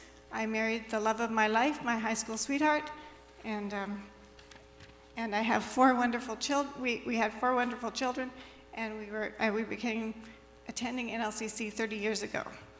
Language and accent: English; Vancouver, British Columbia, Canada; So I was raised in Vancouver. I was a good kid.